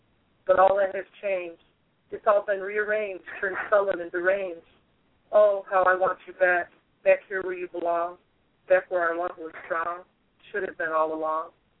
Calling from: Limestone, Tennessee, United States; I'm calling from Limestone, Tennessee.

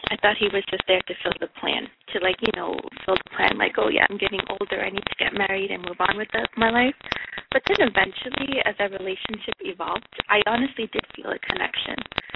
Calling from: Queens, New York, United States; I'm calling from New York. I live in Queens, New York.

